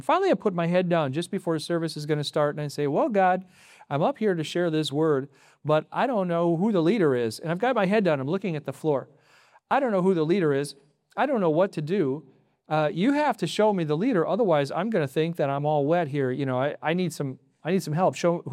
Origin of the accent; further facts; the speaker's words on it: Milwaukee, Wisconsin, United States; so I walked up to the woman and I said, hey, I'm from Milwaukee.